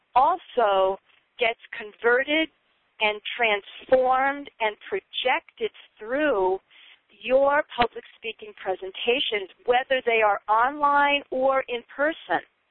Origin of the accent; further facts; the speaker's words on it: New York, United States; I am from New York, so you're going to have a little bit of that taste in there as well.